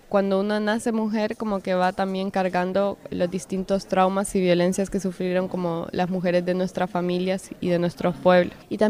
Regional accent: Honduras; soy del pueblo Lenca y soy de COPIN, el Consejo Cívico de Organizaciones Populares e Indígenas de Honduras.

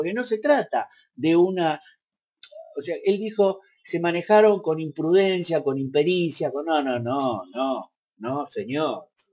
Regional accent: Argentina; Obviamente yo soy argentino y un esfuerzo por la Argentina lo voy a hacer.

